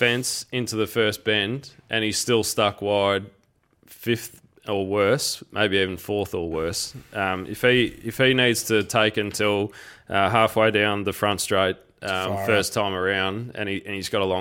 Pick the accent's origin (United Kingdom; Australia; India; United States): Australia; Geelong, Victoria; because I grew up in Geelong